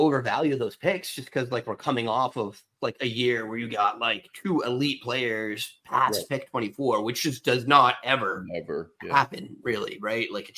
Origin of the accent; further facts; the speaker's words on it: New Hampshire, United States; I mean, I grew up in New Hampshire too, so New Hampshire people hunt.